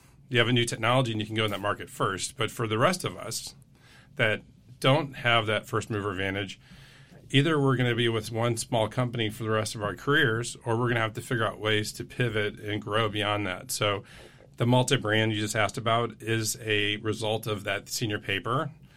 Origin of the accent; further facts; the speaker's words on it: Michigan, United States; also born or lived in Kalamazoo; I grew up in Michigan.